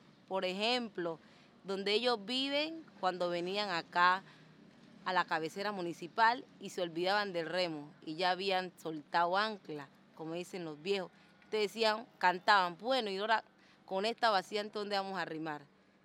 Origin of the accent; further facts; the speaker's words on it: Guapi, Cauca, Colombia; venir acá a mi pueblito en las fiestas decembrinas, eso es una cosa de loco, porque el que no es guapireño se vuelve guapireño